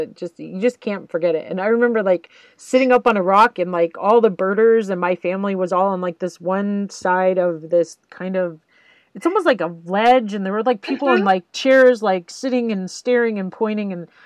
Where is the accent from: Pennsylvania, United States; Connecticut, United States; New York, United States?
New York, United States; because I grew up on Long Island